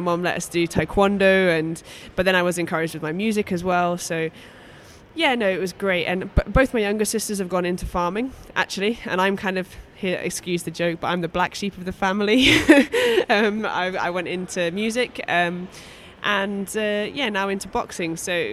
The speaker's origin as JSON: {"language": "English", "town": "Luss", "region": "Scotland", "country": "United Kingdom", "tie": "born or raised there", "said": "Rural is maybe an understatement. It is the middle of nowhere. I live at the top of Glen Luss, so on a sheep farm there. It's a hill farm, so it's quite remote."}